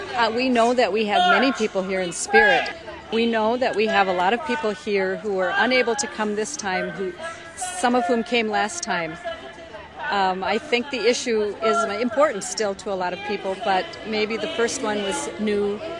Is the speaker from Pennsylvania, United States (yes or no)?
no; Duluth, Minnesota, United States; from Duluth, Minnesota